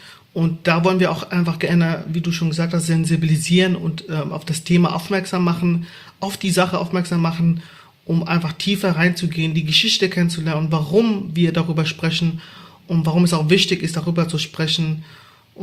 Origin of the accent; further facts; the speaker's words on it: Baden-Württemberg, Germany; Ich bin in Baden-Württemberg groß geworden